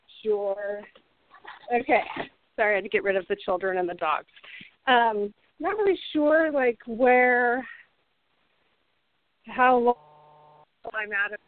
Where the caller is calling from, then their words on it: Corona, California, United States; I'm calling from Corona, California.